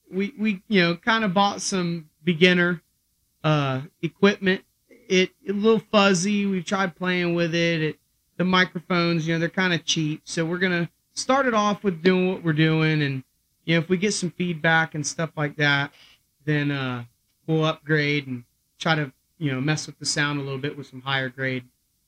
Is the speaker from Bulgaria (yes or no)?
no; Mims, Florida, United States; I was born and raised in Mims, lived here my whole life.